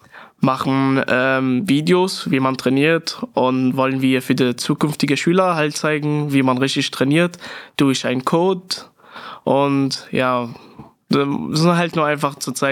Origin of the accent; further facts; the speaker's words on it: Syria; now in Germany; Ist halt so, ich komme ja halt aus Syrien.